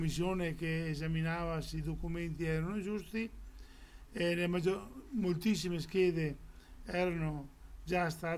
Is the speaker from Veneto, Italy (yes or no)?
yes; Veneto, Italy; È un sistema che noi abbiamo conosciuto come Veneti anche nel 1866 con la questione del referendum truffa per l'annessione del Veneto all'Italia.